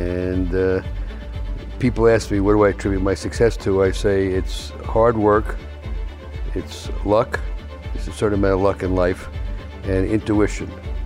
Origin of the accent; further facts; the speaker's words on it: New York, United States; I grew up in Fort Apache.